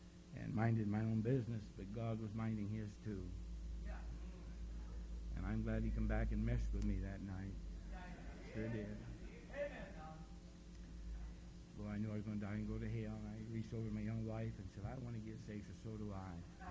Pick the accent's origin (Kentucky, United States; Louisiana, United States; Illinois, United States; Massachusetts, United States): Kentucky, United States; Louisville; I am from Louisville, Kentucky. I'm not bragging about that. That's the whiskey capital of the world, the horse racing capital of the world.